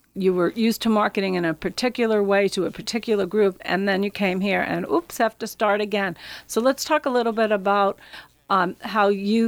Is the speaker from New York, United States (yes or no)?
yes; New York, United States; I'm from New York. Every real estate deal done is with an attorney.